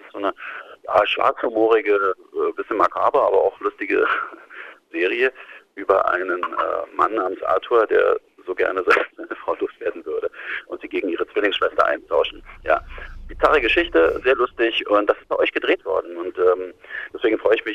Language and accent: German; Dresden, Saxony, Germany; ich komme ja aus Dresden, ich bin in Dresden geboren.